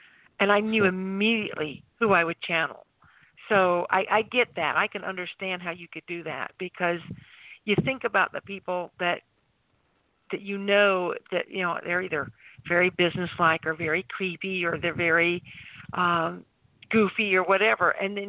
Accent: the South, United States; accent: southern; And then I have my southern accent that I use when I'm with my family. And I don't mean to. It just comes out.

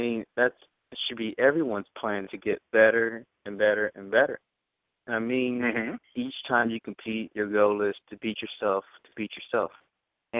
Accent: Missouri, United States; I grew up in Missouri, of course. Both my parents are bodybuilders with me growing up, and that's how I got into it.

